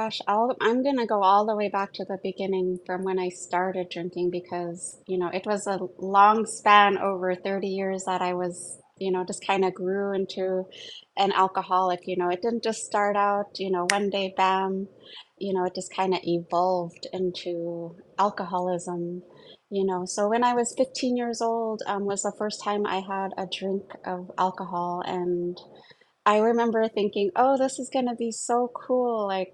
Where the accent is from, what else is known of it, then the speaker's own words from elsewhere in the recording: Anchorage, Alaska, United States; I'm from Anchorage, Alaska. My family is originally from St. Mary's, my dad's side, and my mom's side is originally from Vancouver Island, from a town called Duncan, British Columbia. So I grew up most of my life in Anchorage